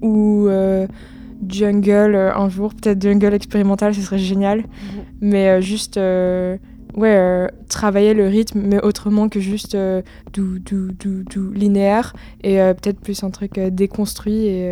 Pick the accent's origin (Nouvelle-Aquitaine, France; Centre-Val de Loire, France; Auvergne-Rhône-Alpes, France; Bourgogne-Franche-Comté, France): Bourgogne-Franche-Comté, France; Nevers; Avant d'être à Strasbourg, j'étais à Nevers. C'est là où habitent mes parents et j'ai fait mon lycée là-bas. En fait, j'ai grandi en Bourgogne.